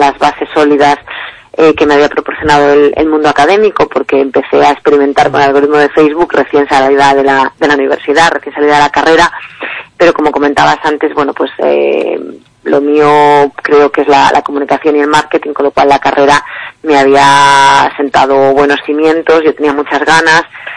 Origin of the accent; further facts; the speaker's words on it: Galicia, Spain; also born or lived in Madrid; yo volvía de Madrid, aunque soy gallega, estuve 10 años trabajando en Madrid, regresé a Galicia